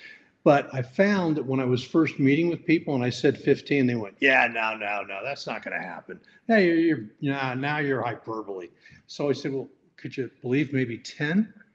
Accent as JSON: {"language": "English", "region": "Connecticut", "country": "United States", "tie": "born or raised there", "said": "And my mom, now we grew up in Connecticut. So there were a lot of old New England houses that were bigger than average."}